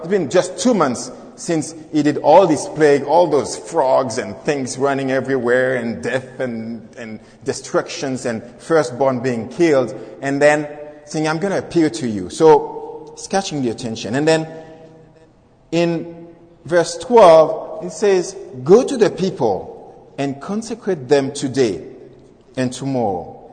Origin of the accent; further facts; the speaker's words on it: Montreal, Quebec, Canada; I'm coming from Montreal, and I'm very glad to be here.